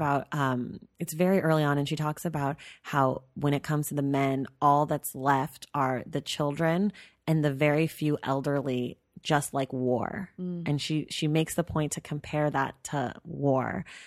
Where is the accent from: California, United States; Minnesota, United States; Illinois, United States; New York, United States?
California, United States; Like, we grew up in the Bay Area, which is a very affluent place.